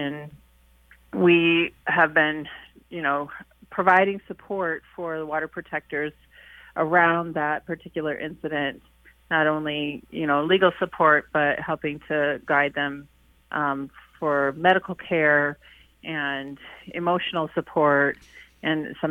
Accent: Colorado, United States; I'm an attorney from Colorado. I'm also Santee Dakota by heritage.

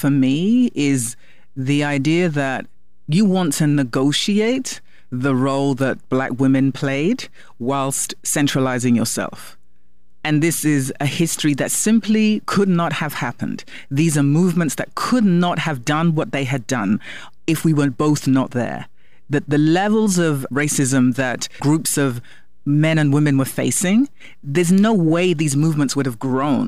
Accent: London, United Kingdom; born there; because I was born in London

